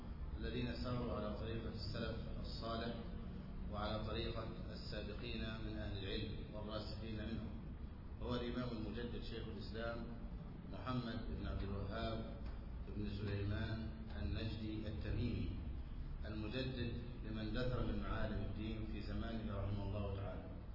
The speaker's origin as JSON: {"language": "Arabic", "country": "Egypt", "said": "علم مهمل في كثير من البلدان لا سيما بلدنا مصر"}